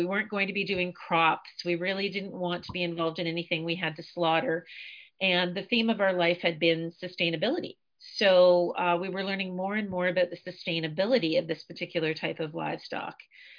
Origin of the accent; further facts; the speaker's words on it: Belleville, Ontario, Canada; So I was originally from the Belleville area, grew up in the country, was a 4-H kid, not on a farm.